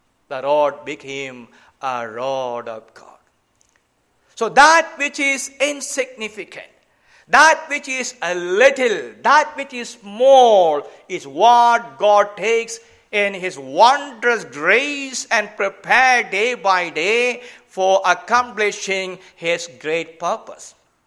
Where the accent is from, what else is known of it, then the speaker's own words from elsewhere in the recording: Kerala, India; first language Malayalam; English is a second language; All while I had 10 years of education in my mother tongue, Malayalam, I never knew any language.